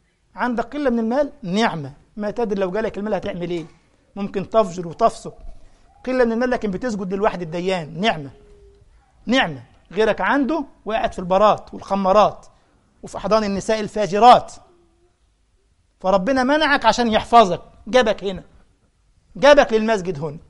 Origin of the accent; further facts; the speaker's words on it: Egypt; والله العظيم وقلت لكم من قبل والله اخو ما زلت اقول، كان رجل اعمال كبير جدا عندنا في مصر